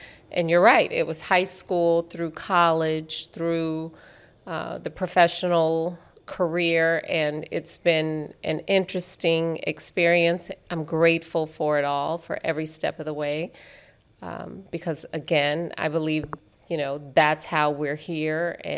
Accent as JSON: {"language": "English", "town": "Las Vegas", "region": "Nevada", "country": "United States", "tie": "born or raised there", "said": "growing up in Vegas"}